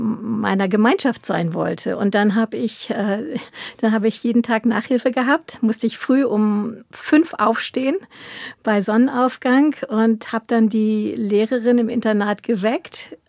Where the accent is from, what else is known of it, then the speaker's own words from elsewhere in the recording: India; moved away; Und als ich dann mit 18 nach Indien zurückkehrte, meine alte Heimat